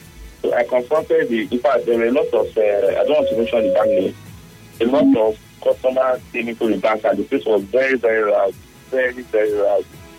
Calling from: Port Harcourt, Rivers, Nigeria; I'm calling from Port Harcourt.

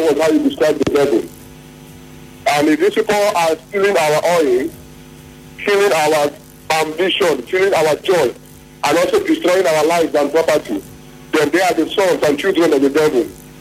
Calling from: Lisbon, Portugal; I'm calling from Lisbon.

